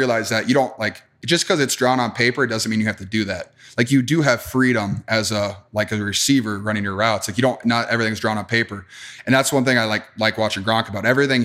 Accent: Wisconsin, United States; So just growing up in Wisconsin.

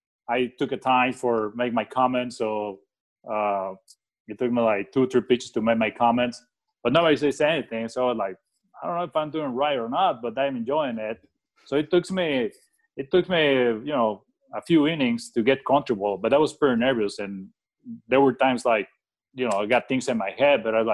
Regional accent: Phoenix, Arizona, United States; Phoenix is my hometown. As you know, there's a lot of golf courses in here

